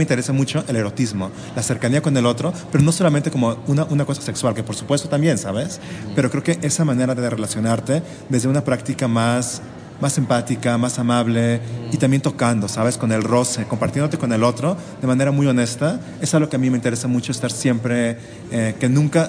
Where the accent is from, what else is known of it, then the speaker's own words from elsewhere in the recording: Guadalajara, Jalisco, Mexico; born there; Nacimos en Guadalajara.